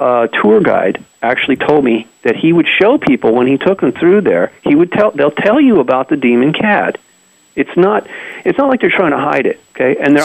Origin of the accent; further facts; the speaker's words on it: United States; I'm a normal human American. I was born and raised in America, and I never read any of this stuff.